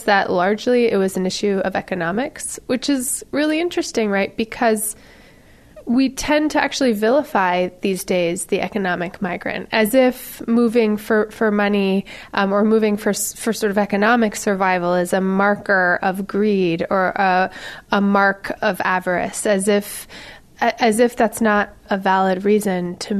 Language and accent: English; California, United States; And I grew up in California, partially with stuff I learned from my family